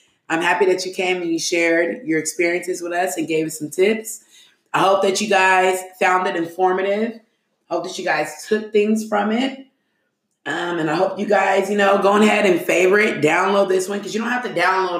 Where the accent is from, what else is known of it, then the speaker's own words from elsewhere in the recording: New York, United States; Because y'all know in my heart, I'm from New York.